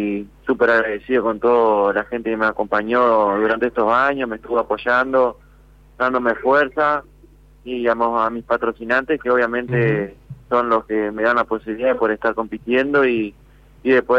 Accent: Ramírez, Entre Ríos, Argentina; teníamos una distancia de 60 kilómetros entre la ciudad de Mariano, que es Paraná, y la mía, que es Ramírez, y acá en Ramírez mi pueblo me recibió de una manera extraordinaria

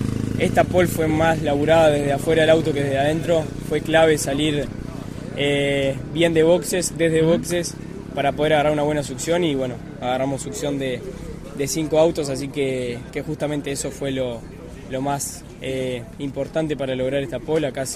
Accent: Uruguay; siendo uruguayo es muy difícil estar acá y a veces se siente el apoyo que uno tenía en su propio país por razones lógicas.

